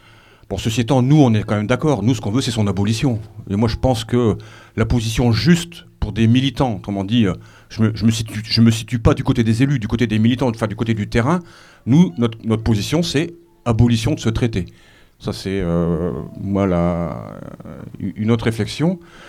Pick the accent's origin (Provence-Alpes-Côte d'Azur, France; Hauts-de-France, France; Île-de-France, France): Hauts-de-France, France; Angres; je viens de Angres